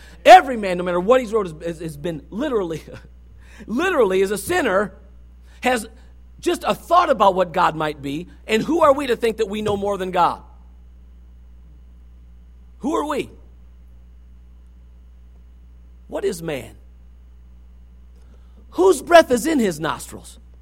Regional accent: Michigan, United States; I'm from Michigan, dude. I ain't nothing to do with California, okay?

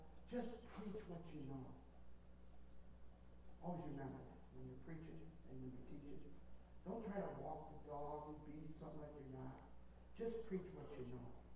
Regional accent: Ohio, United States; I'm a Buckeye.

